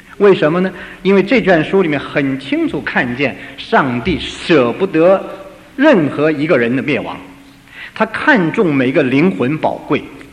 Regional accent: China; 我们中国人为什么要信他美国宗教？

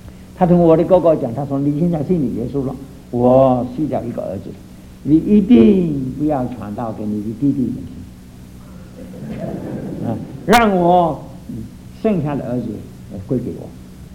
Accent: Fujian, China; also born or lived in Guangdong; 我们在福建去广东，天天都盼望家里有信

